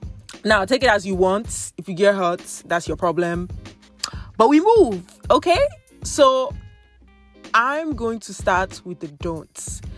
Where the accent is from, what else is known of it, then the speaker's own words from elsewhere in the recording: Nigeria; and I'm Nigerian, so I'll speak on Nigerians